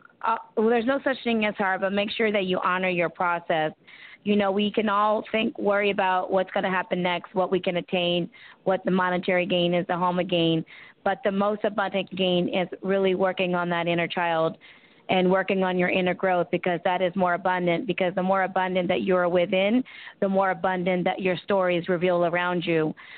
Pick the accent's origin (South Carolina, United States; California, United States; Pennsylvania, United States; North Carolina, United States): Pennsylvania, United States; Lansdale; Pittsburgh. Okay, I'm from Lansdale. I'm from Pennsylvania, too.